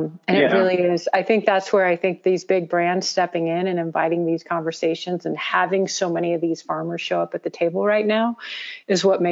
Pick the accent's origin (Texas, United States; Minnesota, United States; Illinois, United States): Texas, United States; I mean, I'm from Texas and have had conversations with farmers